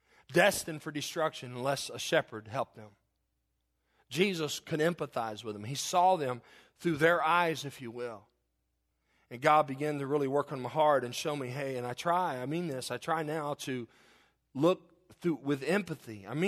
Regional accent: the South, United States; The way I was raised, growing up in the South, it was amazing.

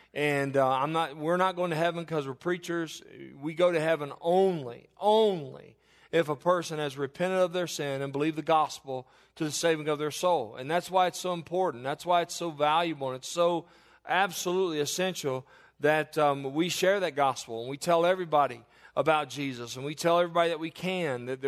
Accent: Kentucky, United States; growing up in Northern Kentucky there, we were not too far from downtown Cincinnati.

